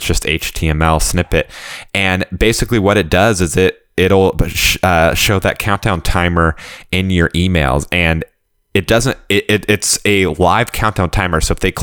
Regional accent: California, United States; also born or lived in Texas; I moved from Texas back to California, where I'm from.

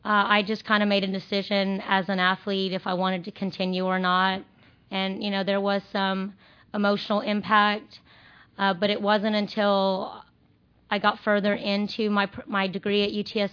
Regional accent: San Antonio, Texas, United States; well, I am from San Antonio, Texas originally. I grew up there, went to schooling there, high school.

